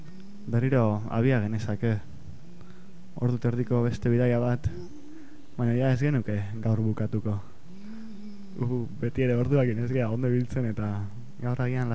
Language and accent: Basque; Basque Country, Spain; baina bai, euskalduna gara eta arro gaude, ez?